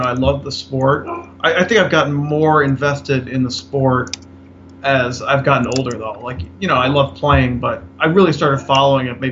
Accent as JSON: {"language": "English", "town": "Amherst", "region": "New York", "country": "United States", "tie": "born or raised there", "also_born_or_lived": "Milwaukee", "said": "So I grew up in Amherst, which is like the closest suburb to Buffalo. And I've moved a couple times houses wise, but I've always lived in Amherst."}